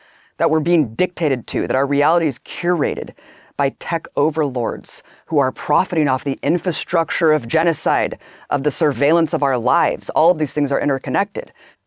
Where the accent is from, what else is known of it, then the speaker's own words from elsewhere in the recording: United States; are you Arab? Are you Arab? And I'm like, what? I'm an American.